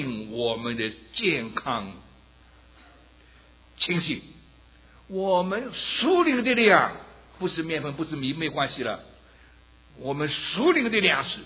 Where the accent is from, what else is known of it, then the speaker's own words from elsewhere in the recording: South China, China; now in United States; 看起来北方人比我们南方人强壮一点，是不是啊？那强壮一点。好了，到了美国来，我们中国人吃米